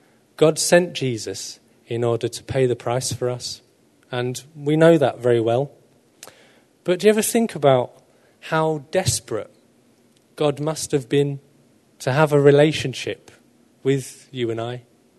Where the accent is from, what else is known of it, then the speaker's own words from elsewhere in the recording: South East England, United Kingdom; I'm from Kent originally, and my mum lives up here now with us, and I grew up with my mum, and I was her only child.